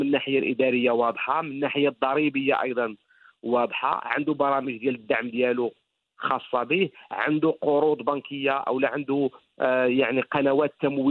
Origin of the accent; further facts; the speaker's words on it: Morocco; عندنا في المغرب